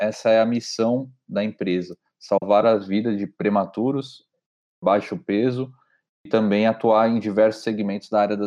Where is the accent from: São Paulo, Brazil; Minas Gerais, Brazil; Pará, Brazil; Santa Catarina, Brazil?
São Paulo, Brazil; Santos; Bom, minha trajetória começa na cidade de Santos. Eu comecei a estudar publicidade e propaganda ainda na minha cidade natal.